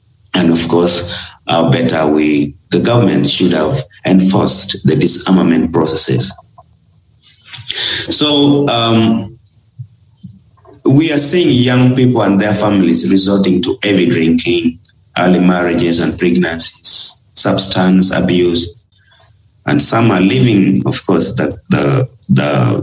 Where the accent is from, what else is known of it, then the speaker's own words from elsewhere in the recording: Abim, Northern Region, Uganda; Well, I am from Abim District. Abim District is in northeastern Uganda, Karamoja sub-region.